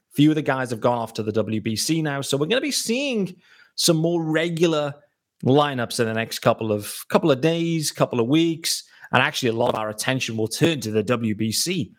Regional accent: United Kingdom; Yes, I am British and I am hosting Locked On Marlins.

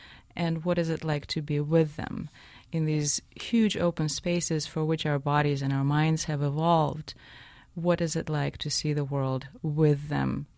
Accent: Russia; born or raised there

